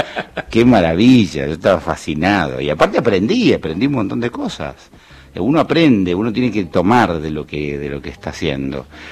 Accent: Buenos Aires, Argentina; born there; yo nací en Villa Crespo

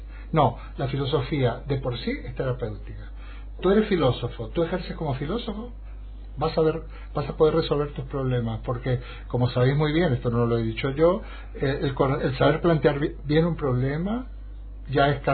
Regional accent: Mendoza, Argentina; moved away; Yo soy mendocino de pura cepa, pero llevo toda mi vida afuera.

